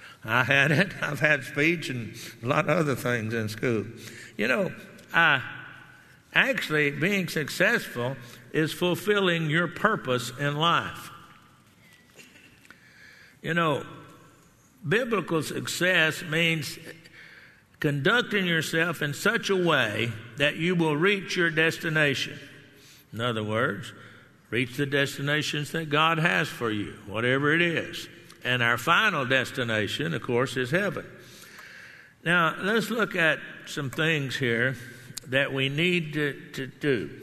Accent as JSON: {"language": "English", "town": "Garland", "region": "Texas", "country": "United States", "tie": "born or raised there", "said": "I grew up in the Dallas area, down in Dallas, Texas area. I grew up in Garland, which is a big part of Dallas now."}